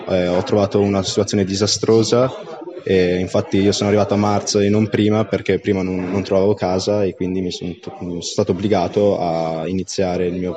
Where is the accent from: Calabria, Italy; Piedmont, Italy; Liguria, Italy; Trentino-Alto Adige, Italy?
Trentino-Alto Adige, Italy; Trento; now in Florence, Italy; vengo da Trento, quindi sono uno studente fuori sede dell'UNIFIL.